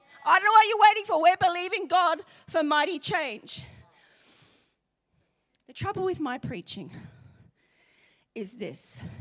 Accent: Yorkshire and the Humber, United Kingdom; accent: Yorkshire; My Yorkshire accent after all this time is really not developed.

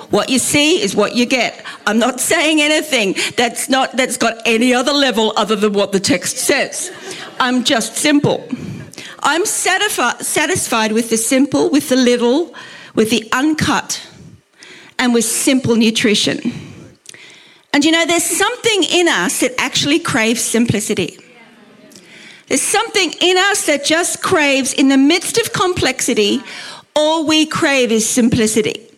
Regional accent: Brisbane, Queensland, Australia; I come from Brisbane, Australia

